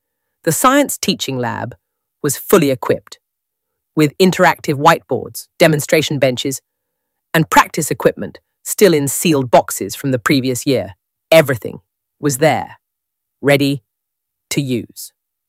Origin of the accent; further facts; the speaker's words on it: Portsmouth, South East England, United Kingdom; now in Gosport, United Kingdom; I grew up in Portsmouth, but moved to Gosport after graduating from Southampton with a chemistry degree.